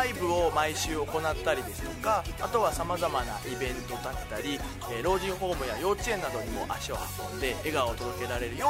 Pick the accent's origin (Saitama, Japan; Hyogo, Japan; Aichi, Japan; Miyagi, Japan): Miyagi, Japan; Sendai; 地元の仙台宮城とも重なって